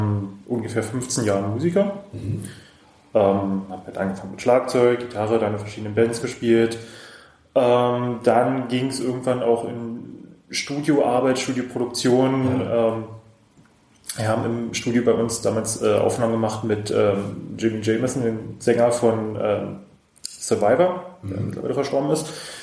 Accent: Cottbus, Brandenburg, Germany; ich komme aus Cottbus. Ich bin 32 Jahre alt und seit Anfang des Jahres offiziell unterwegs als … in der Region.

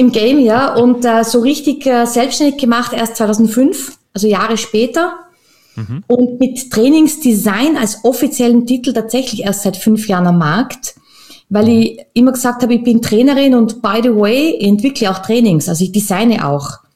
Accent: Tyrol, Austria; now in Vienna, Austria; Ja, tatsächlich bin ich gebürtige Österreicherin, ursprünglich aus Tirol und zwischen mit Leidenschaft in Wien, beheimatet im wichtigsten Bezirk.

